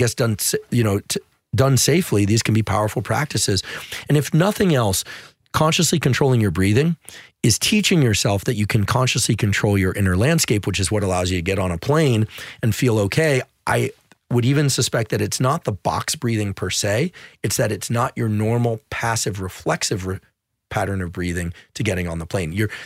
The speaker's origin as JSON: {"language": "English", "region": "California", "country": "United States", "said": "Now, I'm from the Bay Area, so we can talk, I can say that with some, you know, self-effacing humor to it."}